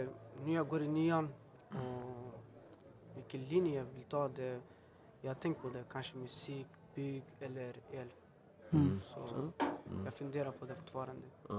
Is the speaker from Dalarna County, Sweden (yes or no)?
no; Örebro, Örebro County, Sweden; also born or lived in Stockholm; Örebro, det är en vacker stad. Jag har bott där nästan hela mitt liv, fast jag är född här i Stockholm.